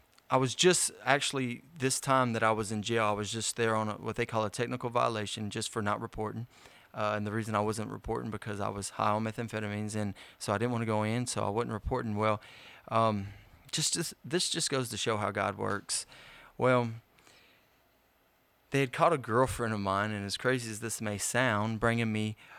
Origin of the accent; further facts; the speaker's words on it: Houston, Texas, United States; now in Texarkana, United States; Why was it that I was, you know, born and raised in Houston, Texas, and what led me all the way to Texarkana?